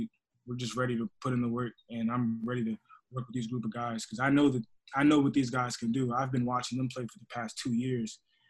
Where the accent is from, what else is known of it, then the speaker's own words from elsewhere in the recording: Maryland, United States; just to be able to say that I'm playing for my home state is big for me too.